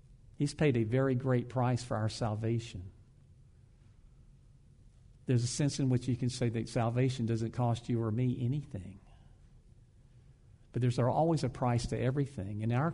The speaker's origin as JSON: {"language": "English", "region": "the South", "country": "United States", "tie": "born or raised there", "said": "And you have to understand that I'm from the South. Right? And so you're talking about a Southern boy who was raised in the days of segregation"}